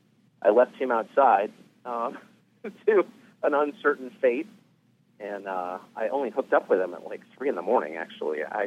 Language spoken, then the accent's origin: English; California, United States; Well, I grew up in California, and … are from California, and I'm 46 now